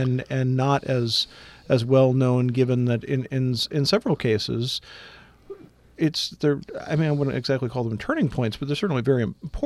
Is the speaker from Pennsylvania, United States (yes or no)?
yes; Pennsylvania, United States; I grew up in Montgomery County, Pennsylvania, and so you have the Montgomery